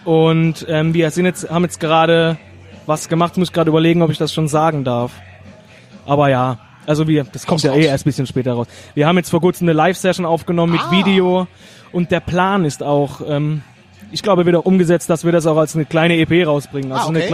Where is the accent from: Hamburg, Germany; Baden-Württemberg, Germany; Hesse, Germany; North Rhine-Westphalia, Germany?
Baden-Württemberg, Germany; Heidelberg